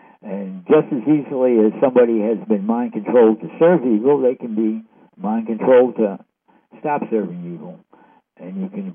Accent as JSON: {"language": "English", "region": "New York", "country": "United States", "said": "Hey, I'm from New York. He's from New York."}